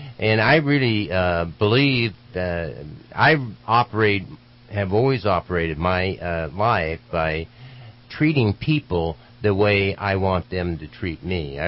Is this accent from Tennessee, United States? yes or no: no; Redding, California, United States; And I was born and raised in Shasta County, and it was 10,000 people lived in Redding when I was growing up